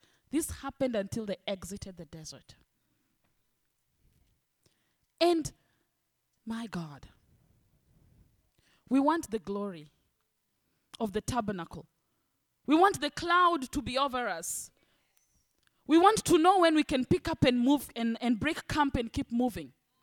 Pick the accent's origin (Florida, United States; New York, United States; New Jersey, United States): Florida, United States; Miami; Excuse me, I come from Miami, so we switch back and forth in Spanish.